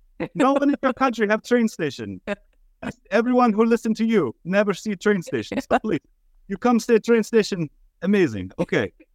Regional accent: Texas, United States; At least I grew up in East Texas, where you basically have to be triple baptized just to exist.

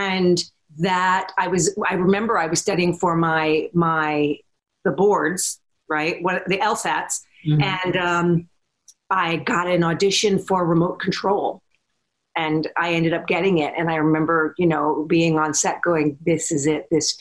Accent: Huntington Bay, New York, United States; also born or lived in Montauk; I was born and raised in Huntington Bay and Montauk, Long Island.

